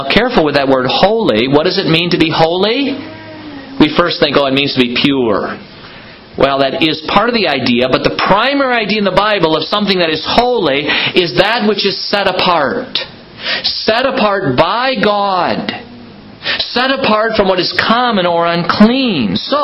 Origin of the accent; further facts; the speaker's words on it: United States; I'm an American, so I don't always know quite how things work in Canada.